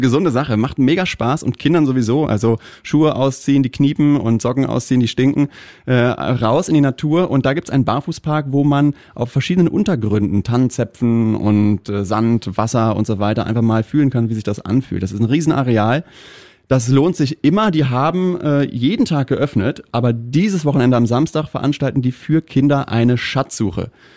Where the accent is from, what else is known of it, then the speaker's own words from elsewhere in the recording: Rhineland, Germany; Ja, aus dem Rheinland.